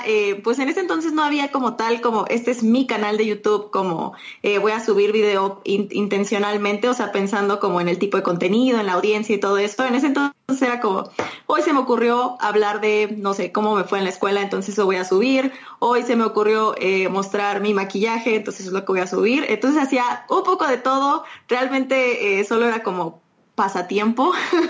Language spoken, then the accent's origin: Spanish; Mexico City, Mexico; vivo en la Ciudad de México, soy de México